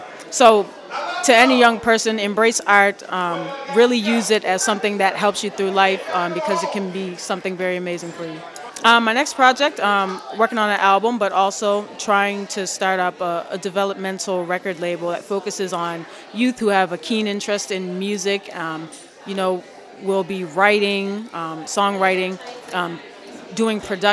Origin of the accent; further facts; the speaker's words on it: North Preston, Nova Scotia, Canada; I'm from North Preston, Nova Scotia. I come from a long line of musical family